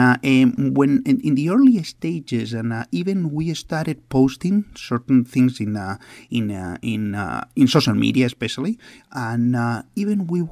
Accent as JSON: {"language": "English", "country": "Spain", "said": "Since we are from Spain, we have been and many times blamed for certain things."}